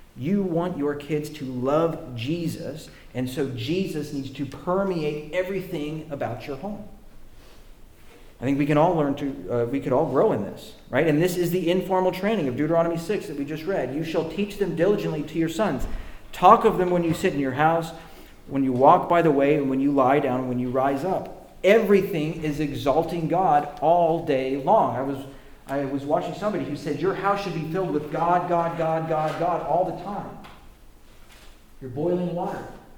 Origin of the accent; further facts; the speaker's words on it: Denver, Colorado, United States; Now, I grew up in Denver, and I grew up loving the Denver Broncos, like with a passion that you wouldn't believe.